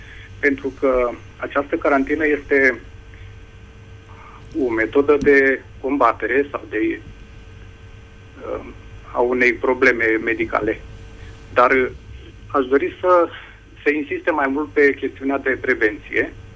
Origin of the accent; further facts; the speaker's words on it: Teleorman, Romania; din Telorman